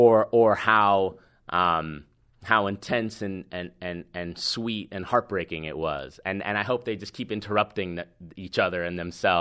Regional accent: Hoboken, New Jersey, United States; I mean, I'm from Jersey, I'm from Hoboken, so almost New York.

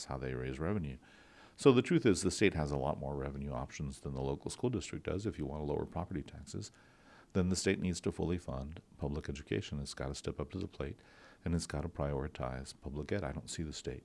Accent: Alpine, United States; I grew up in Alpine, and there wasn't, you weren't taught to dream in those days.

